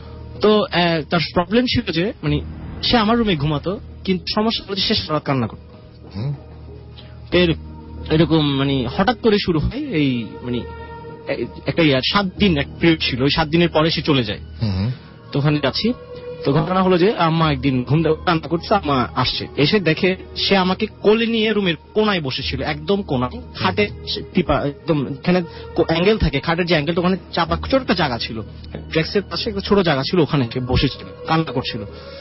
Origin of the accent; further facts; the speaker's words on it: Dhaka, Dhaka Division, Bangladesh; তো এই আমরা ঢাকাতে মিরপুরে থাকতাম, মিরপুর 14-তে আমার জন্ম।